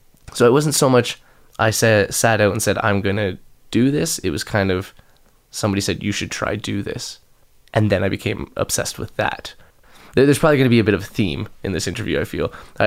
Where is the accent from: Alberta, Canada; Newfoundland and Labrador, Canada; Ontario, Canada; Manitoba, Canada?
Ontario, Canada; St. Catharines; also born or lived in London, Ontario / Toronto; now in United Kingdom; I grew up in St. Catharines, and then I went to school in London, Ontario, and as most people do, moved to Toronto shortly after. Lived there for a few years, and I've been in Wales for almost a year now.